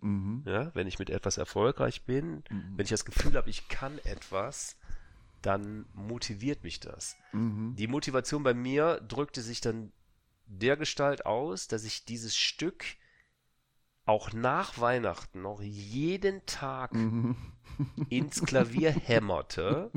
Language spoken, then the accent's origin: German; Wuppertal, North Rhine-Westphalia, Germany; Wir lebten damals in Wuppertal, meiner Heimatstadt.